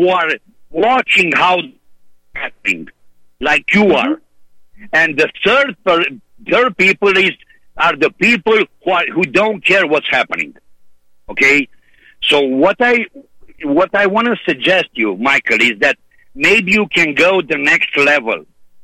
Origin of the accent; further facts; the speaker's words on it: Romania; English is a second language; moved away; You know, in Europe, I'm from Romania originally, and I was in 1990 when Ceausescu fell.